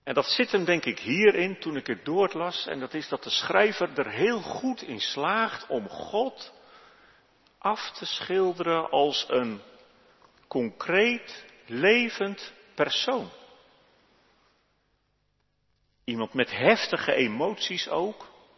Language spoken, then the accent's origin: Dutch; Netherlands; Want ik dacht, ja, wij komen als Nederlanders uit een christelijk land. Dat is razendsnel aan het veranderen. Maar in mijn jeugd waren de christenen nog ver in de meerderheid in Nederland.